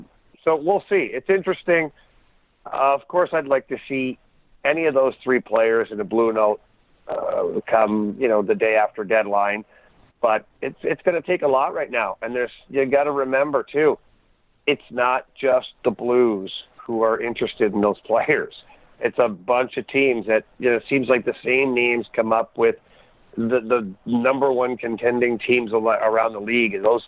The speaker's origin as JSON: {"language": "English", "town": "Ottawa", "region": "Ontario", "country": "Canada", "tie": "born or raised there", "said": "and being from Ottawa as my hometown, I certainly have a lot of people I know there."}